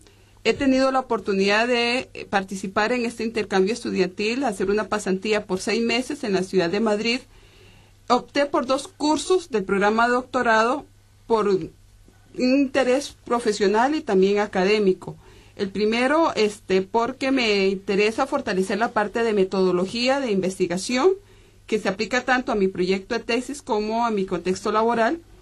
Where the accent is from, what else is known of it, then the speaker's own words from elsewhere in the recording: Costa Rica; soy costarricense, estudiante de la UNED